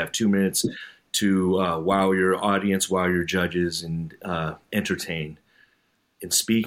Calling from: California, United States; I'm coming in from the Bay Area here in California.

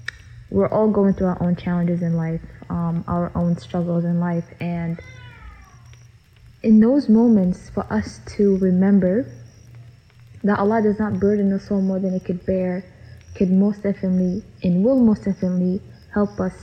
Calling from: Minnesota, United States; I am listening from Minnesota, the state of all Somalis.

